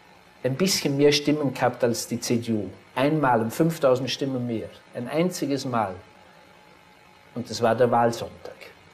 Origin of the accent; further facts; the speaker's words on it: Vorarlberg, Austria; Ich müsste jetzt als Bregenzer Wälder sagen, das Bregenzer Wälder Bergkäse.